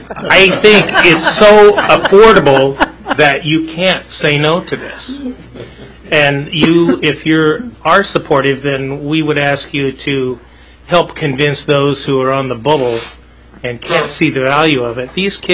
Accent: Anchorage, Alaska, United States; I grew up in Anchorage in the 50s. I came back to Alaska in the 80s.

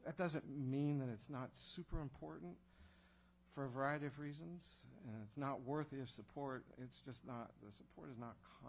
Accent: Pennsylvania, United States; I'm from Pennsylvania, so I have some personal familiarity with that.

